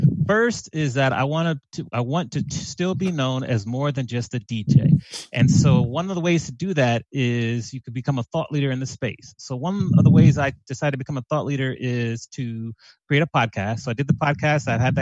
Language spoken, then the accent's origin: English; Washington, District of Columbia, United States; I'm from the Washington, D.C. area.